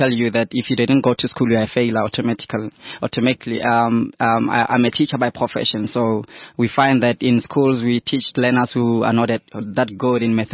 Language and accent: English; Vanderbijlpark, Gauteng, South Africa; I'm from the Val, I'm from Van der Bale, so I came all